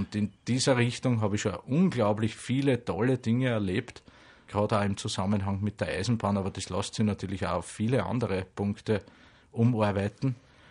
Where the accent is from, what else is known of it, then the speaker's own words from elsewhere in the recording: Pinggau, Styria, Austria; Ich bin zum Beispiel mal von meinem Heimatort Pingau in der Oststeiermark nach Wien gefahren